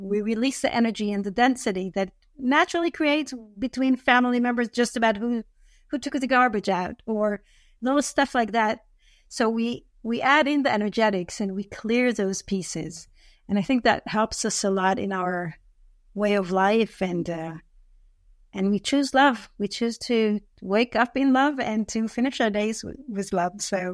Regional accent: Israel; I am from Israel.

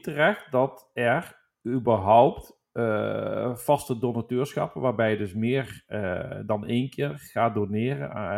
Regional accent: Netherlands; Wij als Nederlanders staan bekend als vrijgevig, maar in de praktijk blijkt, alleen als wij gevraagd worden, zijn we ook bereid om de portemonnee te trekken en geld te geven.

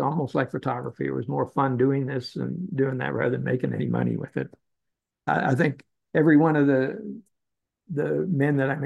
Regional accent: Dallas, Texas, United States; also born or lived in Canada; I grew up in Dallas after my family moved down here from Canada

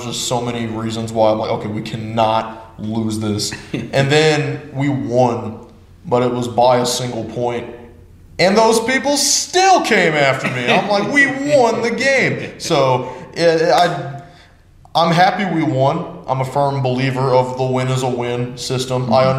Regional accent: Columbia, South Carolina, United States; born there; I technically wasn't either. I was born in Columbia, South Carolina, which made this past weekend very interesting.

